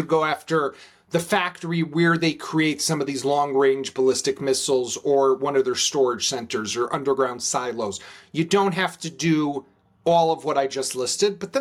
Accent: Chicago, Illinois, United States; I grew up in Chicago. Michael Jordan was my kid, was my childhood hero.

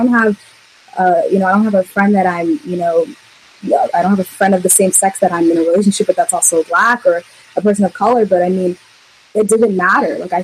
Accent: United States; And like, I'm Eritrean American. Like, my parents are from a whole other country. Like, I'm first generation Eritrean American.

